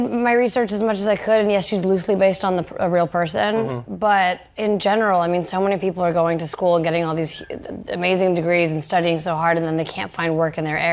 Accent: Canada; Yeah, I mean, it's I'm Canadian

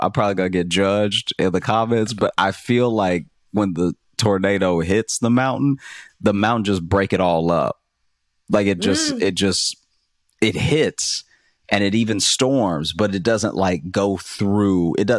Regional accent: Louisiana, United States; I grew up in Louisiana, so I've witnessed hurricanes just act like buildings weren't in the way.

